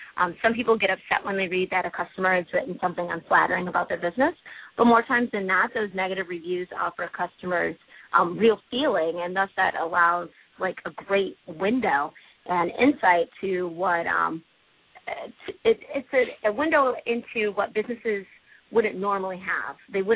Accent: Milwaukee, Wisconsin, United States; Baltimore reminds me a lot of my hometown. I'm from Milwaukee, Wisconsin. So it, too, is on the water.

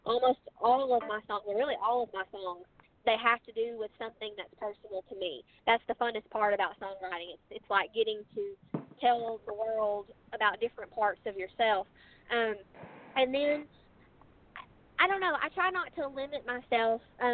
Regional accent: Magnolia, Arkansas, United States; a Christmas pageant in my hometown of Magnolia, Arkansas.

